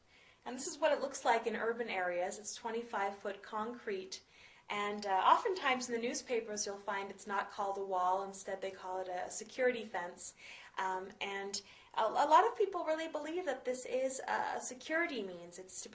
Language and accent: English; United States; as a person of privilege in this part of the world, as an American, as a Jewish person, as a white person